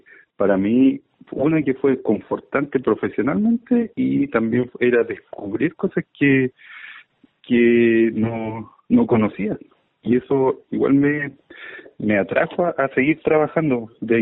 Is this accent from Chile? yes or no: yes; Fresia, Los Lagos, Chile; born there; now in Padre Las Casas, Chile; Yo soy originario del sur, soy huilliche, nací en Fresia. Vivo actualmente en Padre de las Casas, pertenezco a la comunidad Pascual Huanel de Alerce. Ahí están mi papá y algunos parte de mi origen igual.